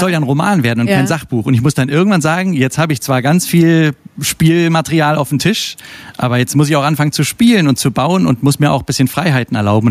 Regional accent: Berlin, Germany; Ich bin ja hier in Berlin mit der Mauer aufgewachsen, auf der Ostseite.

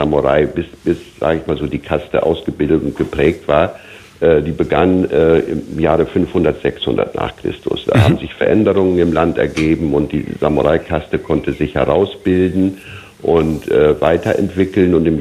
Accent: Lower Saxony, Germany; now in Berlin, Germany; Ich bin in Ostfriesland geboren und aufgewachsen und mich zog es immer in die weite Welt hinein

